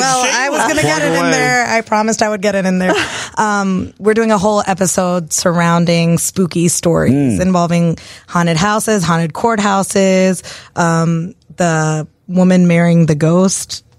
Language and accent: English; Kentucky, United States; so I went as Jim Beam instead because I'm from Kentucky.